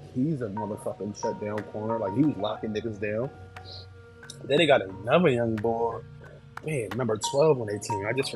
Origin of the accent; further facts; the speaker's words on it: East Coast, United States; Now, me personally, I'm from the East Coast, so, you know, we basketball.